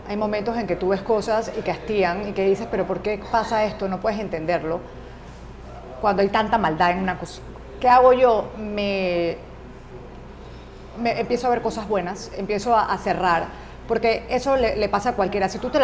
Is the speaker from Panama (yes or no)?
yes; Panama; Yo soy panameña, tú también